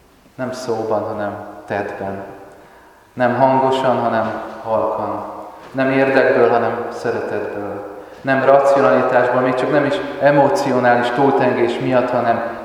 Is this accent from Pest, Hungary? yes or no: yes; Nagytarcsa, Pest, Hungary; hiányzik a kakas szó, amihez hozzászoktam gyerekkoromban Nagy Tartsán.